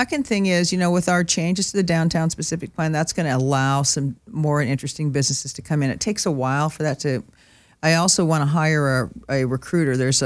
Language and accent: English; Midwest, United States; You know, I grew up in the Midwest. A lot of us are kind of like that.